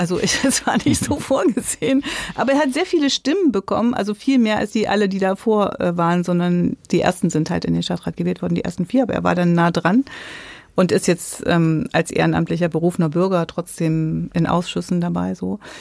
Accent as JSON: {"language": "German", "town": "Gera", "region": "Thuringia", "country": "Germany", "said": "Wenn ich in meine Heimat gucke, wenn ich in Gera stehe"}